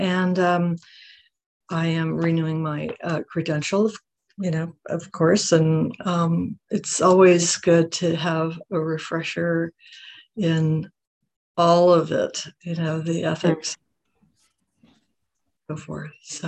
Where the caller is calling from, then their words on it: Portland, Oregon, United States; I'm calling in from Portland, Oregon.